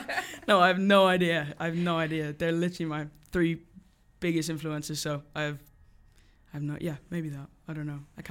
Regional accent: Dublin, Leinster, Ireland; he lives like 30 minutes from where I grew up in Dublin.

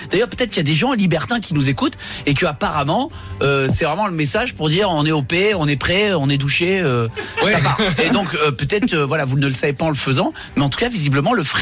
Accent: Annecy, Auvergne-Rhône-Alpes, France; Je suis d'Annecy. On est beaucoup écouté à Annecy.

